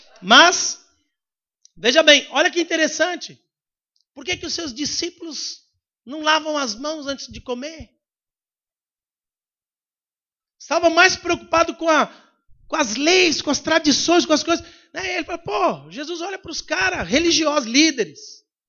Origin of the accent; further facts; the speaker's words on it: São Paulo, Brazil; born there; Eu nasci em São Paulo. O único da família.